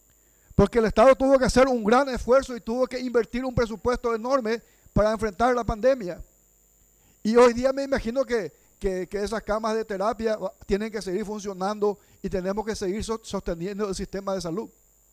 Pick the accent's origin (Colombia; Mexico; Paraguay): Paraguay; a mí lo que me preocupa es, como paraguayo, como legislador, es la seguridad de mis compatriotas.